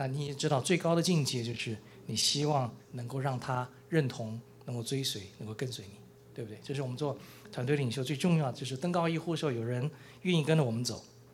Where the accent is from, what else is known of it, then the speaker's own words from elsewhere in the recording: Taiwan; 我们从小在台湾